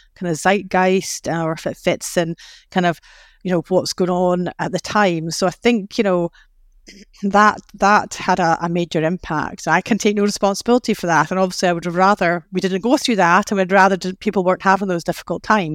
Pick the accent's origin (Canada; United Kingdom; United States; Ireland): United Kingdom; Scotland; Although I'm a Scottish person, so I don't take compliments very readily or easily.